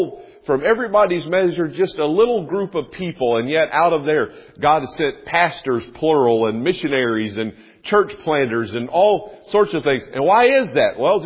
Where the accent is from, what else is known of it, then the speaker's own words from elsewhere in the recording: North Carolina, United States; I grew up in North Carolina. I never was north of Baltimore, Maryland until I was in college.